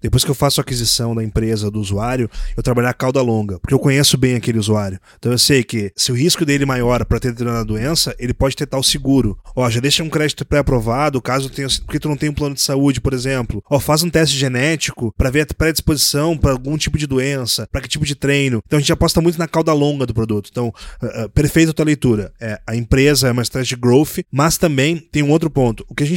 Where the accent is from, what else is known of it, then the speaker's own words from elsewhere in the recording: Brazil; Porque está muito presente na nossa cabeça como brasileiro de que a segurança que a gente busca quando contrata um plano de saúde é a segurança financeira.